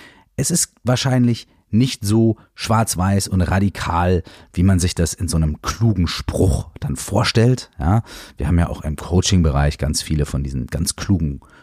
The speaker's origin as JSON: {"language": "German", "town": "Minden", "region": "North Rhine-Westphalia", "country": "Germany", "tie": "born or raised there", "said": "ich habe damals in Minden gewohnt, Minden ist meine Heimatstadt und das ist, ich liebe diese Stadt und ich liebe die Menschen dort."}